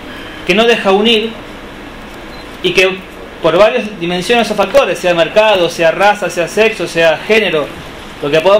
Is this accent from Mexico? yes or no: no; Argentina; él es Leonardo. Somos politólogos argentinos de la Universidad de Buenos Aires.